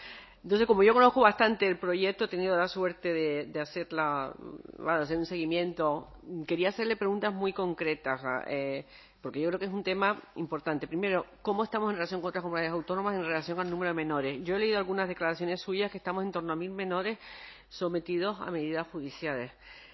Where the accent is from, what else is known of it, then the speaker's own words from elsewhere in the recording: Canary Islands, Spain; yo soy de Gran Canaria, como todos saben